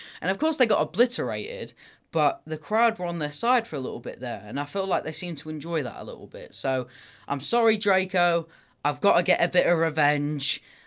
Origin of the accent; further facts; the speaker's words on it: South East England, United Kingdom; accent: posh; now in Grimsby, United Kingdom; my voice isn't Grimsby or Lincoln at all, but that's just where I live. I mean, you know, I grew up very close to London, so I've got that posh accent towards me.